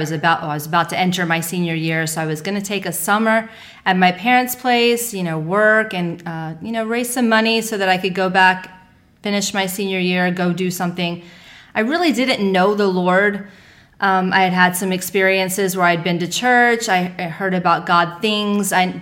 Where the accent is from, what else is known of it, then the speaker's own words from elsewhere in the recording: Maryland, United States; also born or lived in Baltimore / North Carolina; Well, I actually grew up all over the East Coast. So I was born in Baltimore. We moved to North Carolina, spent 8 years there, moved back to Northern Maryland.